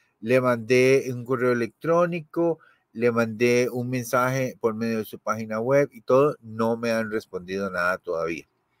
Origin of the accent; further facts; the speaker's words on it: Costa Rica; yo soy de Costa Rica